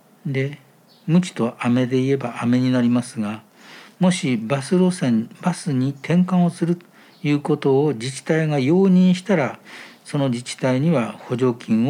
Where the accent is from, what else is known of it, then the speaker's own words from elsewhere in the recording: Iiyama, Nagano, Japan; 私の故郷の長野県の飯山というところに私はいたんですけれども、